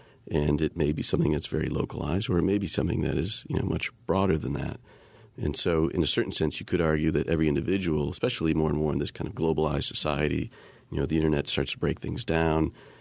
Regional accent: Midwest, United States; first language German; English is a second language; German is my first language, but I grew up in a house in the upper Midwest speaking German.

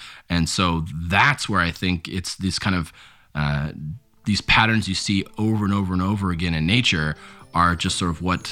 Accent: Alaska, United States; born or raised there

